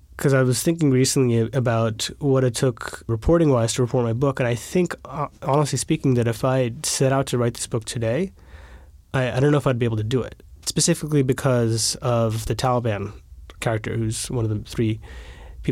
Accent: United States; Well, I'm an American journalist.

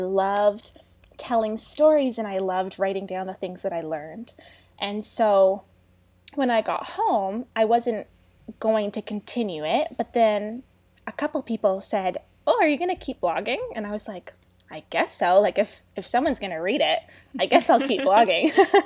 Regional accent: Ontario, Canada; I'm Canadian, and I'm in Ontario, and it's actually freezing here still in May.

